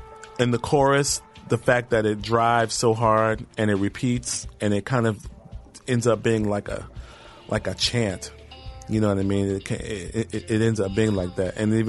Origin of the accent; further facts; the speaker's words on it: Houston, Texas, United States; We both got – Bilal's from Philly. I'm from Houston. We both got full scholarships to the New School in Manhattan.